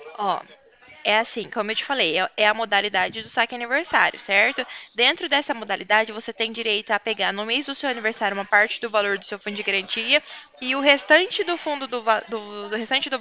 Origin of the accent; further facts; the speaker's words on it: Cornélio Procópio, Paraná, Brazil; Não, eu sou de Cornélio Procópio, Paraná, tá?